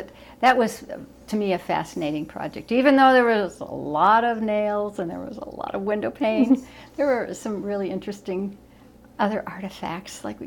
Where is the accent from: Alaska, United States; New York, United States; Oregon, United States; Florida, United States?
Alaska, United States; Anchorage; born or raised there